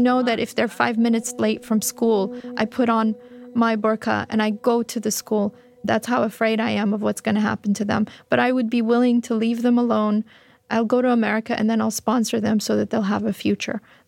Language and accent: English; Fremont, California, United States; When I was growing up in Fremont, California, that they thought an Afghan was either a breed of dogs or a blanket.